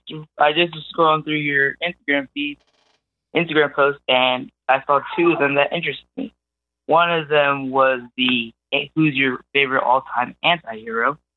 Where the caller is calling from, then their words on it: California, United States; I'm from California.